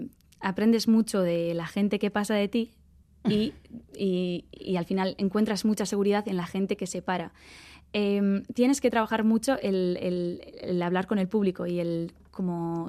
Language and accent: Spanish; Bermeo, Basque Country, Spain; os he cantado una canción que se llama …, que habla de Bermeo, de mi pueblo.